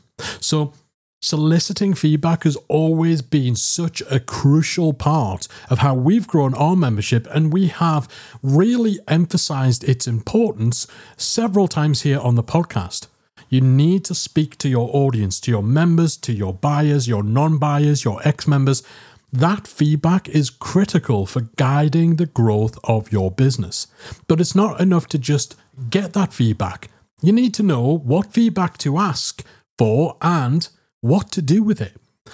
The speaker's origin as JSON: {"language": "English", "town": "Newcastle", "region": "North East England", "country": "United Kingdom", "tie": "born or raised there", "said": "here in the northeast of England, in my hometown of Newcastle"}